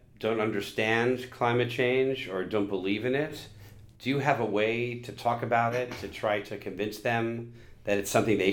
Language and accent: English; Brooklyn, New York, United States; who's pretty much every guy Matthew and I grew up with in Brooklyn